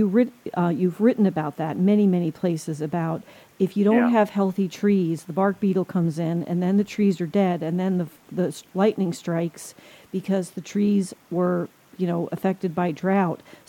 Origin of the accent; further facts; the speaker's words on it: New Jersey, United States; I'm from New Jersey, so it was a little bit of an adjustment when I first came here